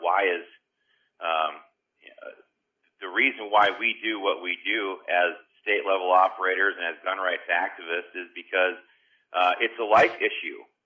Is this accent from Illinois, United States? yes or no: no; Iowa, United States; I know Iowa, my home state, is one of those states